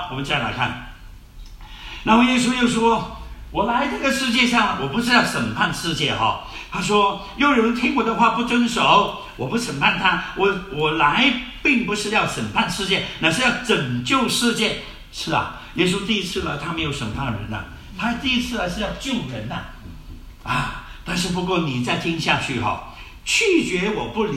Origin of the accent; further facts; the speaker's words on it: Fujian, China; now in Hong Kong; 因为我们是福建人呐、啊，那么福建人老人家就很想所有的孩子们都聚在一起，不要分开，所以呢，他们全部都到了加拿大